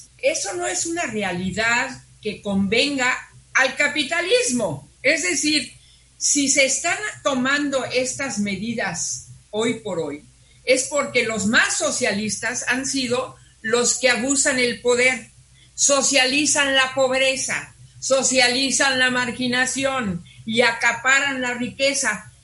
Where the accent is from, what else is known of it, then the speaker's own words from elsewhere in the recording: Cancún, Quintana Roo, Mexico; debe reconfortarnos como mexicanos, como ciudadanos de Cancún